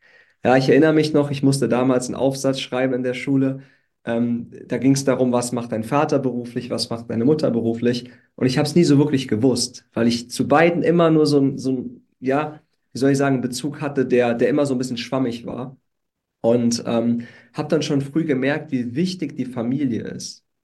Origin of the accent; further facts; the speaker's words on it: Saarbrücken, Saarland, Germany; born there; Ja, ich bin ja in Saarbrücken geboren, komme aus einer ganz, ganz, ganz, ganz, ganz kleinen Gemeinde, sage ich mal.